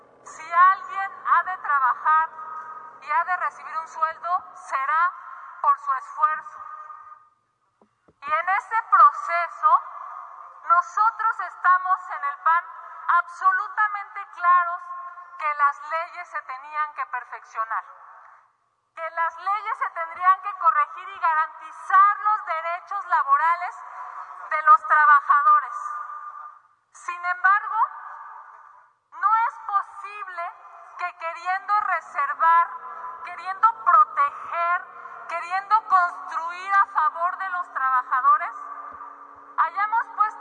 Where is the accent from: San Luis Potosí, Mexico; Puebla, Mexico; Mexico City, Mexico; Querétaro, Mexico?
Mexico City, Mexico; soy de la Ciudad de México. He vivido y militado en la Ciudad de México y lo he visto desde que era jefe de gobierno.